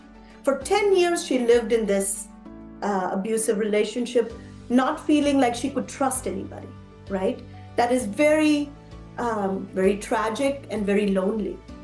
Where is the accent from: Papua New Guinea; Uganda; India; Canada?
India; moved away as an adult; now in United States; I am an immigrant, and when I came from India in 98, I knew one person and that was the person I was married to in the United States.